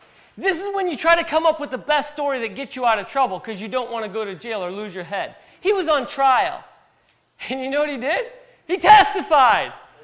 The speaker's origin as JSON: {"language": "English", "region": "Michigan", "country": "United States", "tie": "born or raised there", "said": "So, I was born in 1982. I'm 34 years old. I'll be 35 this year in Michigan. I'm from Michigan."}